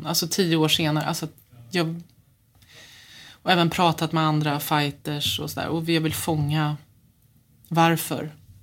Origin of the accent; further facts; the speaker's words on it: Örebro, Örebro County, Sweden; nu bor jag sedan 2 år tillbaka i lilla Nora i Bergslagen. Och så, jag brukar säga att det är en halv hemvändare, för jag är ju från Örebro.